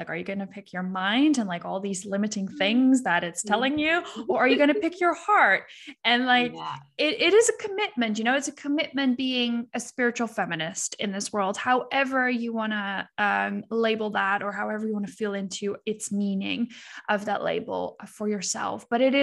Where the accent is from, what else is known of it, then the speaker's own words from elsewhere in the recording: Netherlands; English is a second language; I'm from the Netherlands, we're Calvinists